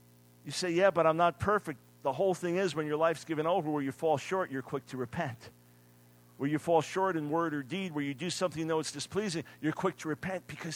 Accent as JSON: {"language": "English", "town": "New York City", "region": "New York", "country": "United States", "tie": "born or raised there", "said": "When I was a little kid in New York City, I was born in Manhattan, so you have just street games and things you can do."}